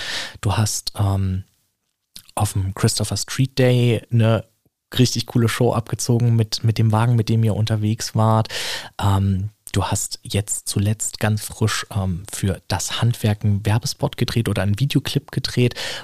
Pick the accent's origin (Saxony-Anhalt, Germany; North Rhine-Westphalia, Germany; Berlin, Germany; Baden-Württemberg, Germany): Berlin, Germany; Also für mich ist es hoch als Berliner.